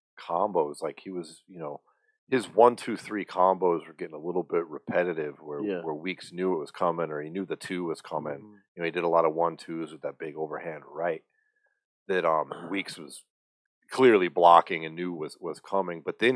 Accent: Colorado Springs, Colorado, United States; She's from my hometown, Colorado Springs.

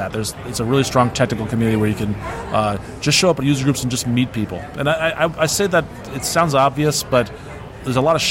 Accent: Detroit, Michigan, United States; I'm going to see my mom. Because I'm from Detroit.

